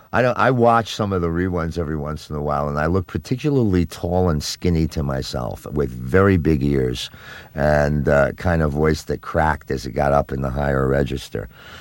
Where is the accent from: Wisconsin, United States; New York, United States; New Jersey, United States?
New Jersey, United States; But I was raised in New Jersey, and a lot of my distant relatives were in law enforcement and in fire work and that kind of thing